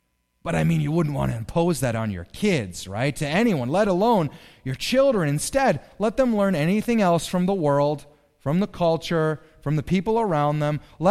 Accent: Germany; I grew up in Germany

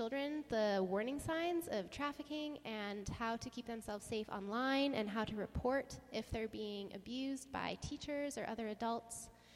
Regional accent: Calgary, Alberta, Canada; but I grew up in Calgary

